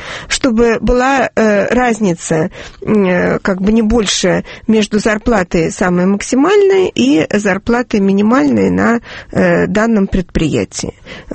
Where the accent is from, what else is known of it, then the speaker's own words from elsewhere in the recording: Saint Petersburg, Russia; я из Санкт-Петербурга и из Ленинграда, и все как бы рассказы из потомственной петербургской интеллигенции